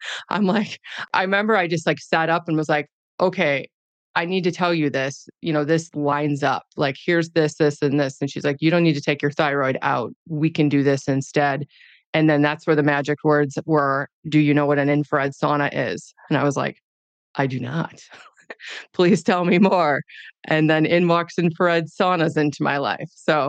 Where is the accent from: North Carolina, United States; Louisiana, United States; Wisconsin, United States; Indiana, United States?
Wisconsin, United States; Now, I'm from Wisconsin, so I'm very familiar with traditional sauna, traditional heat